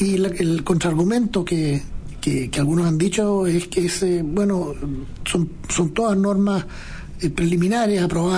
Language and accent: Spanish; Chile; Mal que mal somos chilenos.